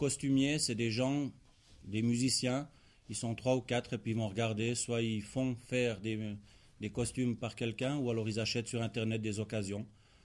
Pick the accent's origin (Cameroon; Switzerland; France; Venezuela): Switzerland; Le Mouret, Fribourg; Chez nous, au Mouret, c'est à partir de 16 ans